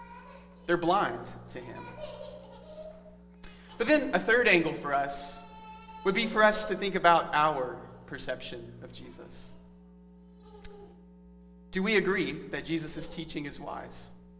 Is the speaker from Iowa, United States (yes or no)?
no; Prattville, Alabama, United States; that was one of the less embarrassing things that I did as I grew up in Prattville.